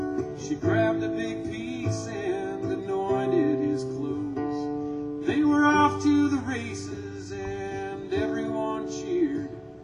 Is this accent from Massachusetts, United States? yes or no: no; Colorado, United States; my mom used to make us these egg and olive sandwiches, and I grew up in Colorado